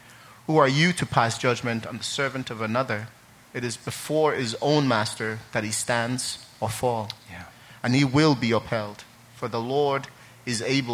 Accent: Ireland; I'm from Ireland. Originally, my parents are from Nigeria, but I grew up in Ireland. Been in Ireland like 17 years, so I kind of grew up there, you know, did everything from there. But what it was I grew up in a Muslim home.

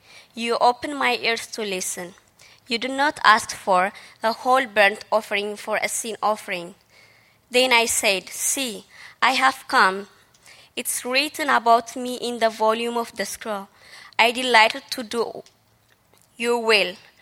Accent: Ethiopia; English is a second language; moved away as an adult; now in Canada; I'm from Ethiopia. And I'm married to this handsome guy. So it's been 2 years since I came to Canada, so I'm kind of new.

